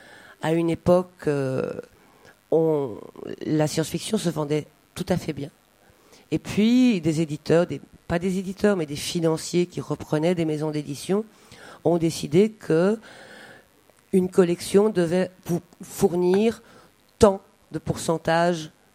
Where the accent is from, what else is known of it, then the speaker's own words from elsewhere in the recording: Belgium; pour moi, c'est tout à fait compréhensible parce que je suis belge.